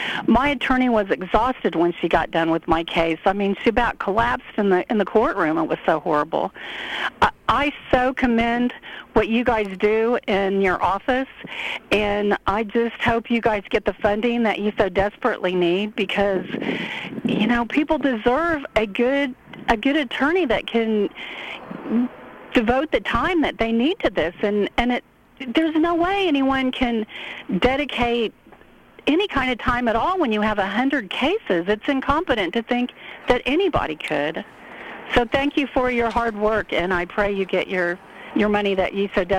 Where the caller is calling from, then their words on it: Raytown, Missouri, United States; I'm calling from Raytown, Missouri.